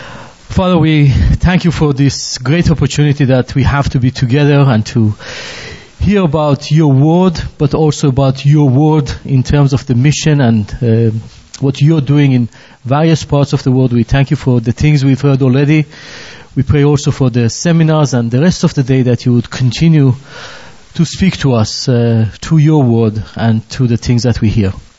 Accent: Iran; English is a second language; moved away; also born or lived in Israel / San Diego, United States; So I was born in Israel, but from age of three I grew up in Iran in a much better times

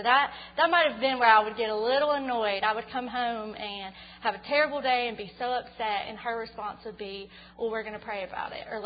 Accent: Montgomery, Alabama, United States; So, anyways, I grew up in Montgomery. I was an only child

